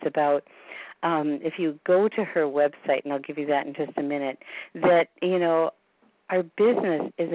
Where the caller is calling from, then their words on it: Bozeman, Montana, United States; I am calling from Bozeman, Montana.